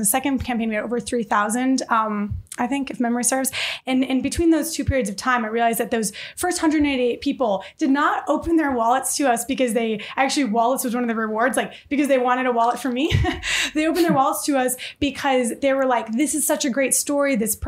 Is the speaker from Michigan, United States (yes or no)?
yes; Detroit, Michigan, United States; born or raised there